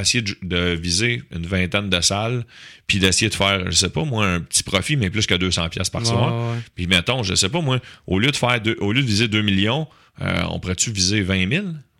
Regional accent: Beauharnois, Quebec, Canada; born there; c'est à Beauharnois, dans mon village natal

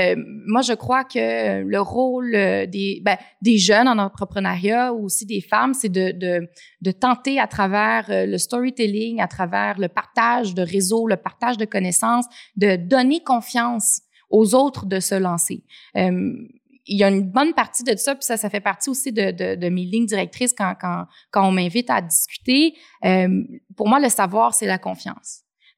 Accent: Quebec City, Quebec, Canada; also born or lived in Toronto; Moi, je suis partie de Québec, j'ai grandi à Québec. Puis là, pendant le cégep, j'ai fait un an d'université à Toronto.

